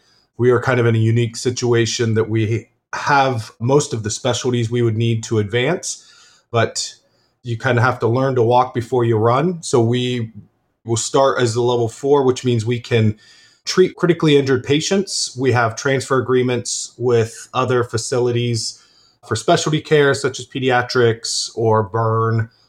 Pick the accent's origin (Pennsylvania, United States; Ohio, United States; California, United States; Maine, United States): Ohio, United States; I come from Ohio, and Ohio, we had a lot of farming accidents.